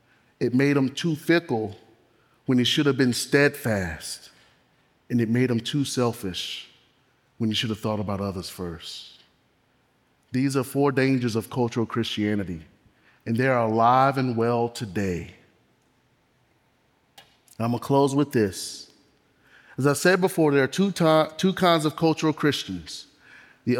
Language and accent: English; the South, United States; I grew up in the South. I'm a young black man.